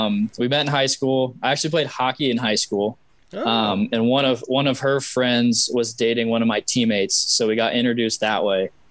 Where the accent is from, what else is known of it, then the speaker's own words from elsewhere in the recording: Cincinnati, Ohio, United States; And to answer your question, I grew up in Cincinnati.